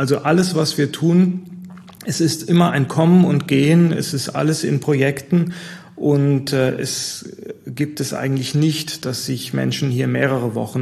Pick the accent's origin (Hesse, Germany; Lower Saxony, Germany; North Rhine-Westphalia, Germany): Hesse, Germany; also born or lived in Freiburg; aufgewachsen im Taunus.